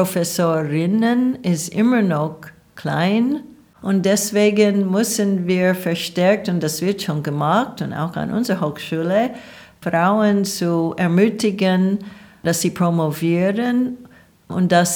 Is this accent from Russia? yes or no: no; Oregon, United States; German is a second language; now in Germany; ich bin Amerikanerin von Oregon.